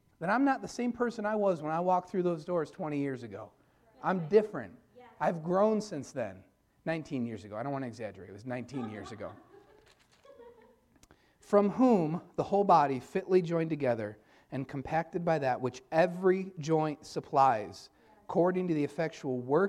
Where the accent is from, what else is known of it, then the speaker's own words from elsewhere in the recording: Dunkirk, New York, United States; I grew up in Dunkirk. I don't know if they have as many of them out here, but we have a ton of those